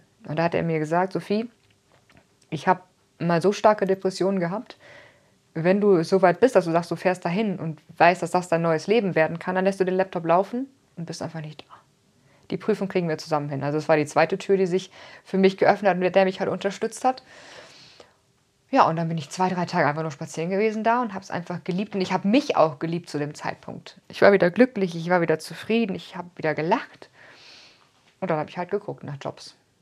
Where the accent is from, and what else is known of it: Osnabrück, Lower Saxony, Germany